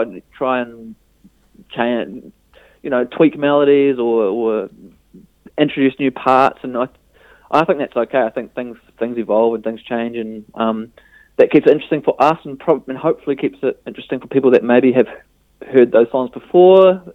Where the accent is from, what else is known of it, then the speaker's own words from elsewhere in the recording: New Zealand; they're drawn to the fact that we're from New Zealand.